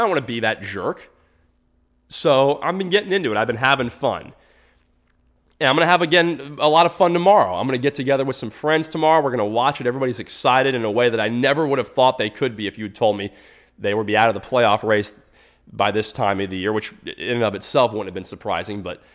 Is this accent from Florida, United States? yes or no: yes; Tampa, Florida, United States; I was born and raised in Tampa, and we had a football team